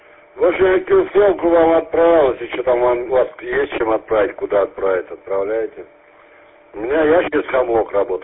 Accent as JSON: {"language": "Russian", "town": "Balakovo", "region": "Saratov Oblast", "country": "Russia", "said": "а я из Балакова, Саратовской области."}